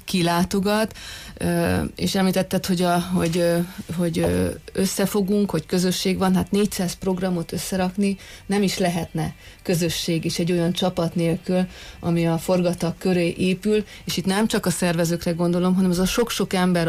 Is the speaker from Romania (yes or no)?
yes; Târgu Mureș, Mureș County, Romania; Valahogy ezt jelenti számomra Marosvásárhely, bárhova megyünk, mindenhol találkozunk Marosvásárhelyekkel. Nekem meghatározó a Bolyai iskola, hiszen 12 évig oda jártam